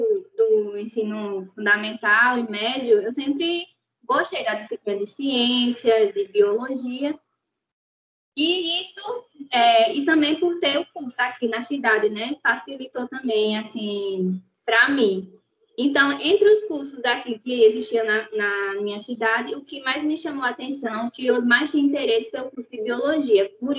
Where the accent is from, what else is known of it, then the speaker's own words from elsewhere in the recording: Paulo Afonso, Bahia, Brazil; sou daqui de Paulo Afonso.